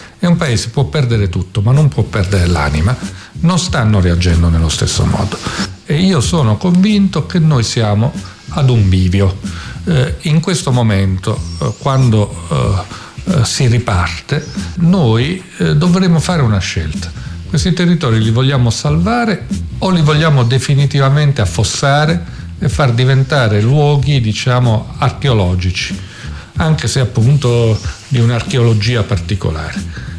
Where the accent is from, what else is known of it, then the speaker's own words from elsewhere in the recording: L'Aquila, Abruzzo, Italy; Vede, non soltanto perché noi siamo dell'Aquila.